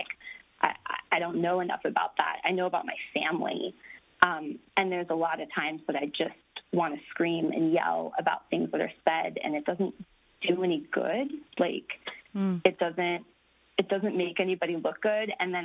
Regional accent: United States; So I am half Pakistani and half Irish German. My dad immigrated to the United States from Pakistan when he was in his 20s for college, and he married my mom, who's from upstate New York, and obviously I'm an American.

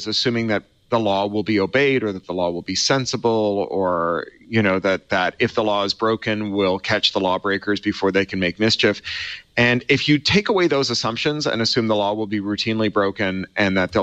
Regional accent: Canada; also born or lived in United Kingdom; I'm Canadian and British, not Canadian and American.

